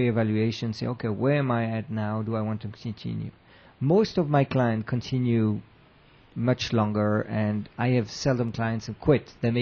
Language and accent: English; Switzerland; I come from Switzerland originally.